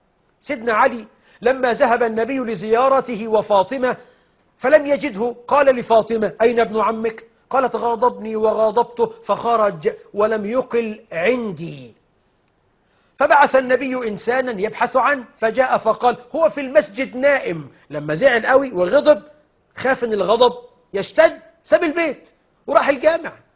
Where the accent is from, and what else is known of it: Egypt